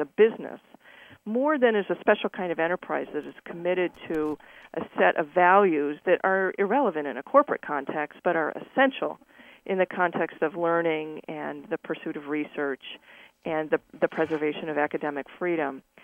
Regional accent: Chicago, Illinois, United States; I grew up in Chicago. I thought this would be great to go back.

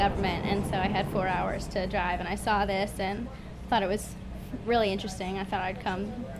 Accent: Georgia, United States; I'm from Georgia.

